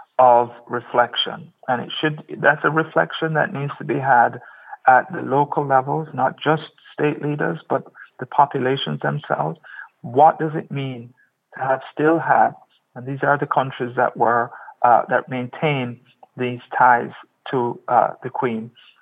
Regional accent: Jamaica; the life I had in Jamaica as a Jamaican.

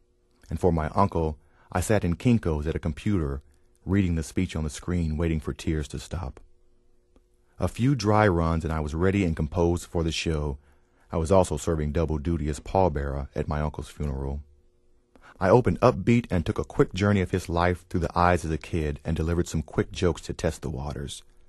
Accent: Little Rock, Arkansas, United States; My tour stop is always the same city, my hometown of Little Rock, Arkansas, and the audience is always the same, my family.

